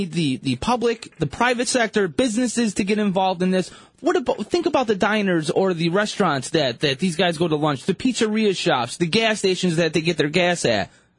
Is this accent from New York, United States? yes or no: yes; Utica, New York, United States; also born or lived in South Carolina; I'm from upstate Utica, New York.